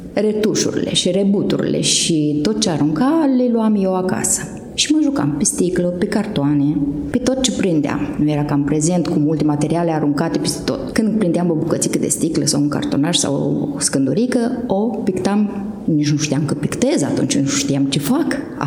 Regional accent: Săveni, Botoșani County, Romania; Deloc sunt din Săveni, județul Botoșani.

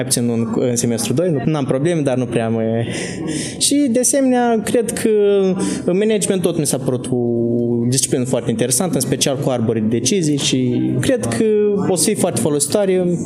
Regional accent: Ungheni District, Moldova; Din Republica Moldova, raionul Ungheni.

